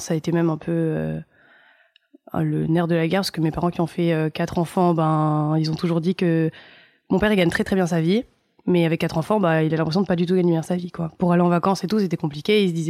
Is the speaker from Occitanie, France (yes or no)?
no; Nice, Provence-Alpes-Côte d'Azur, France; J'ai grandi à Nice.